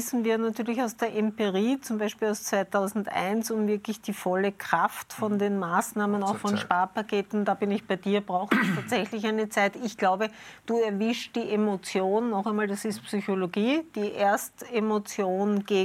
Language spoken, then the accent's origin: German; Vienna, Austria; jetzt als Wienerin traue ich mich das echt einzuschätzen